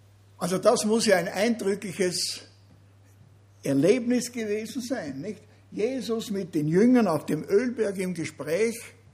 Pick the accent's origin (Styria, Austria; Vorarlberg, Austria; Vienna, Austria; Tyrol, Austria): Vienna, Austria; Ich komme ja aus Wien, wie alle wissen, die mich kennen.